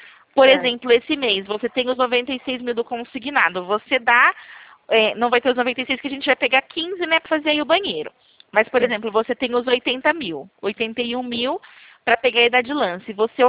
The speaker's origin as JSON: {"language": "Portuguese", "town": "Presidente Prudente", "region": "São Paulo", "country": "Brazil", "said": "Eu sou de Presidente Prudente, no interior de São Paulo."}